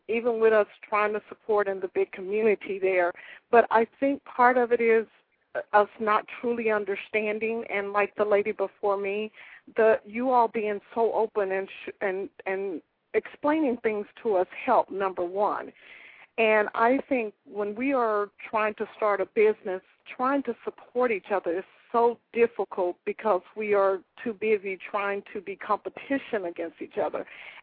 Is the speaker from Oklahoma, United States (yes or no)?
yes; Oklahoma, United States; also born or lived in Dallas, United States; I am from Oklahoma, but I used to live in Dallas, Texas.